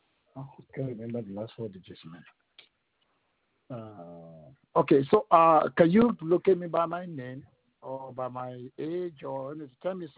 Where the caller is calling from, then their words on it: Canada; I'm calling from Canada, but while I signed up with you, I was in the U.S. Now I live in Canada